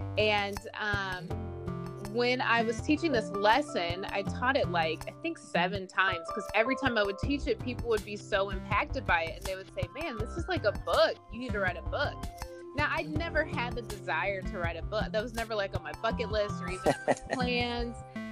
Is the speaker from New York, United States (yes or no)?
no; Indiana, United States; So I grew up in the Midwest, Indiana to be exact